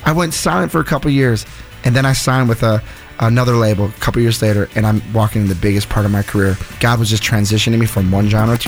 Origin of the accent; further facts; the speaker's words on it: Milwaukee, Wisconsin, United States; Now, I'm from Milwaukee, where Harley is, you know, born and raised, so to speak.